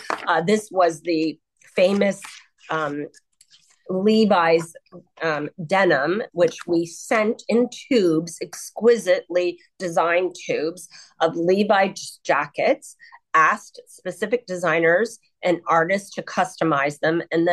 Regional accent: Canada; And remember, I'm from Canada.

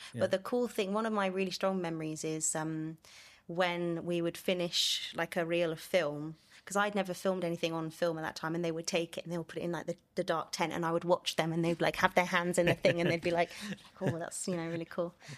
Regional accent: London, United Kingdom; And growing up in London, I didn't always have that opportunity.

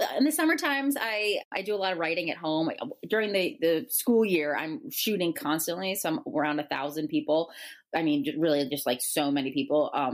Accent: East Coast, United States; I'm from the East Coast.

